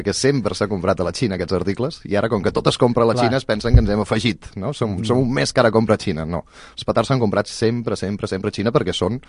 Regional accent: Catalonia, Spain; Sí, potser som els catalans dels pocs que no celebrem el Cap d'Any amb focs artificials.

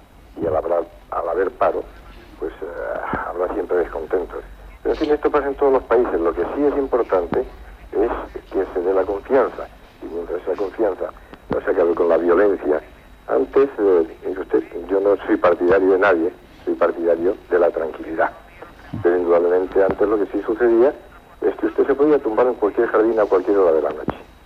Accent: Spain; Cuando estamos fuera de España, porque nos gusta, tenemos mucho orgullo, una gran soberbia.

